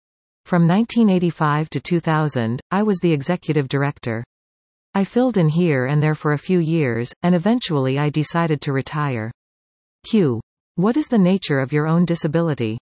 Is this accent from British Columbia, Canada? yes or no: no; Honeywood, Ontario, Canada; now in Collingwood, Canada; I grew up out in Honeywood, Ont. I went away to university. I went to the University of Waterloo and I took mathematics and business administration.